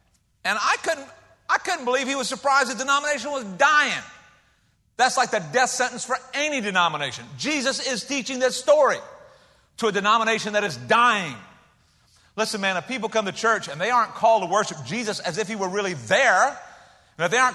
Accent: Rock Hill, South Carolina, United States; now in Savannah, United States; when we moved to Savannah, we came from Rock Hill, South Carolina.

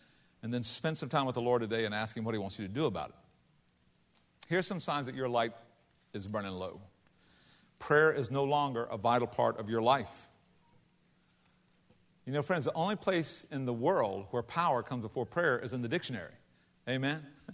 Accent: United States; as an American who is also a fully devoted follower of Jesus

